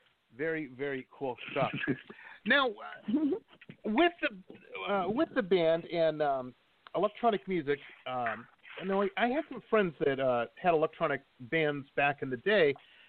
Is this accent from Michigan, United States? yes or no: yes; Detroit, Michigan, United States; And I grew up in Detroit, and I remember when techno hit